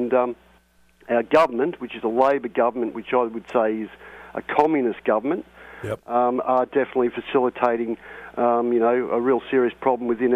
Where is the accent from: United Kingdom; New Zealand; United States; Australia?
Australia; Oh, look, I can see it, mate. I'm old Australian